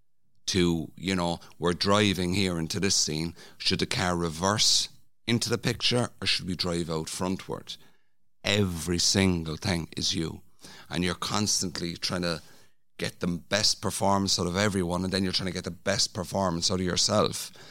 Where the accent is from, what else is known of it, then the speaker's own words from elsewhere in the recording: Ireland; I think we have that in us as Irish people